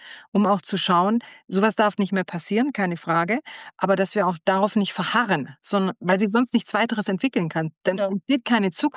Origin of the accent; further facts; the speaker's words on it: Germany; wir Deutsche